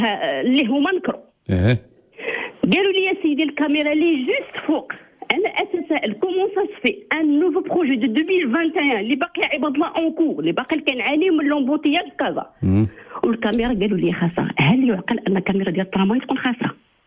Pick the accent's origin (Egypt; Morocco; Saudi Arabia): Morocco; انا مواطنه مغربيه اعتز بمغربيتي